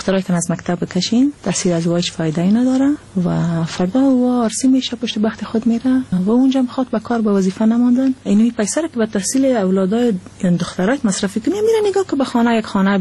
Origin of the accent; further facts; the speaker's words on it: Afghanistan; moved away; بعد از افغانستان آمدیم.